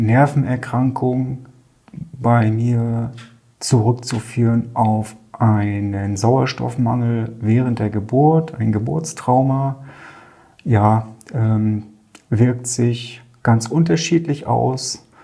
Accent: Rostock, Mecklenburg-Vorpommern, Germany; born there; also born or lived in Ribnitz-Damgarten; ich bin in Rostock geboren und habe 38 Jahre auf der anderen Seite der Recknitz in Damgarden gelebt. Ich bin auf der Recknitz zu Hause, quasi direkt dazwischen.

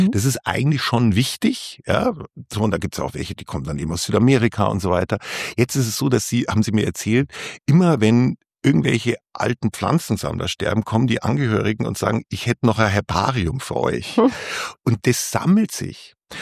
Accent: Munich, Bavaria, Germany; Entschuldigung, ich komme aus München

